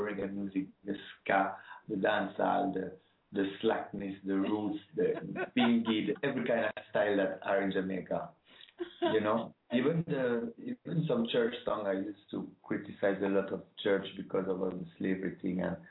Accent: France; also born or lived in Rome, Italy; I was just born in Rome, but I was staying in France. My parents were just there when I was born.

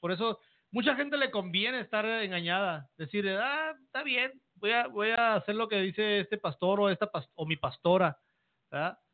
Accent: Mexico; Como mexicanos, como hispanos, latinos, espaldas mojadas.

